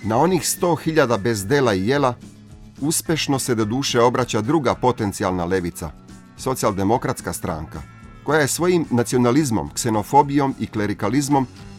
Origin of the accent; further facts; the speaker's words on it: Slovenia; Serbian is a second language; Kao Slovenac i građanin Slovenije u mojoj deželi, u stvari se najbolje osjećam